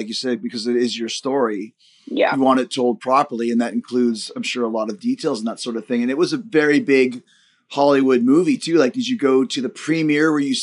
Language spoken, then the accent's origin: English; Canada; Let's kind of start because I'm Canadian and I have been skiing since I was 8 years old.